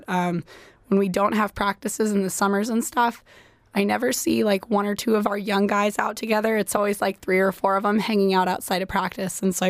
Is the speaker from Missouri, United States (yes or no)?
no; Anchorage, Alaska, United States; I grew up in Anchorage. Kincaid Park was kind of my babysitter growing up, so I spent a lot of time out there.